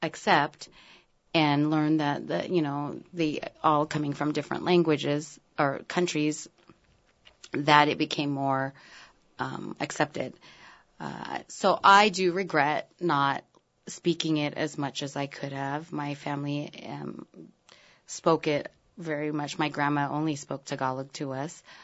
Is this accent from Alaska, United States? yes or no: yes; Ketchikan, Alaska, United States; I definitely understand Tagalog more than I speak. When I was growing up in Ketchikan, back then there weren't very few of people who looked like me or talked like me.